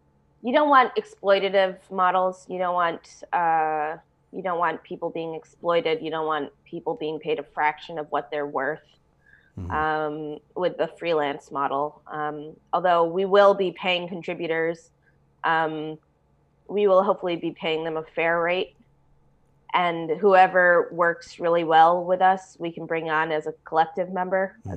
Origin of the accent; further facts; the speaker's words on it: Schenectady, New York, United States; I went to one of these protests in my hometown.